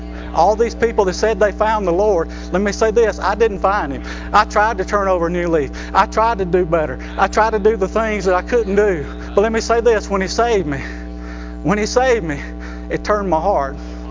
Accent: the South, United States; We're all from the South. Everybody's saved in the South, ain't they?

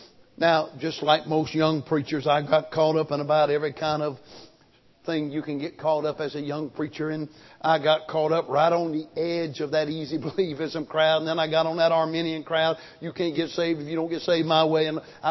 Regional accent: Alabama, United States; Because I'm from South Alabama. My way was to punch them.

